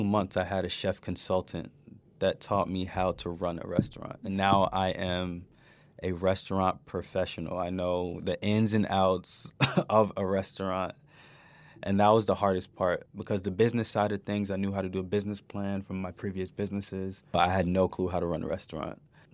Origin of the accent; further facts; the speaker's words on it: New York, United States; My second why, as a kid growing up in New York, I always knew and I realized that there's underprivileged people around in the world.